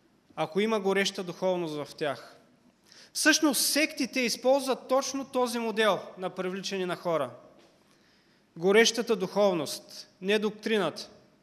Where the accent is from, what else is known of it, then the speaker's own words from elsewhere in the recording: Kazanlak, Stara Zagora Province, Bulgaria; also born or lived in Svishtov; Аз съм родом от Казанлък. Когато си отидях в Казанлък, от време на време ходях на църква. Моите родители ме дърпаха за ръкава да отида на църква.